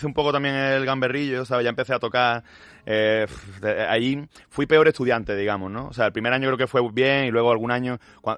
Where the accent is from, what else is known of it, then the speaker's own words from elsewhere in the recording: Málaga, Andalusia, Spain; Yo que soy de Málaga, te la podía llevar a la playa.